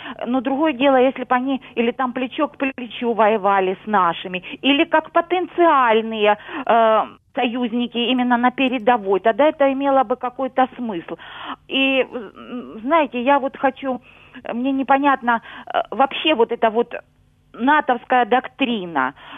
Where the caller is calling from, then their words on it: Luhansk Oblast, Ukraine; Добрий день, я з Луганщини.